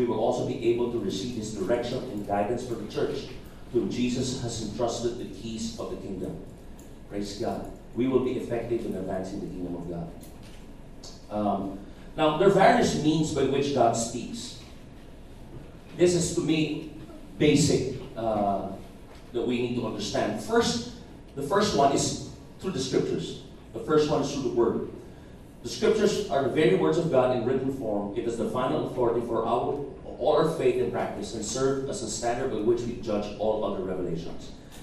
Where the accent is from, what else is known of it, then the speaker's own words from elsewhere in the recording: Makati, Metro Manila, Philippines; I grew up in Makati. Never heard that.